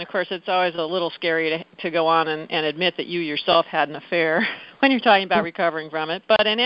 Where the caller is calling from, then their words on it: Boston, Massachusetts, United States; I'm coming from Boston.